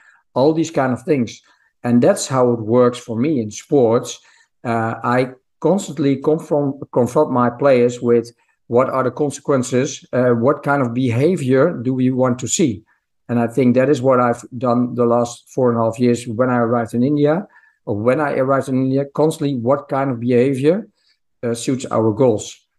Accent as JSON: {"language": "English", "country": "Netherlands", "said": "So listen, I'm from the Netherlands and the Netherlands, we are really down to earth."}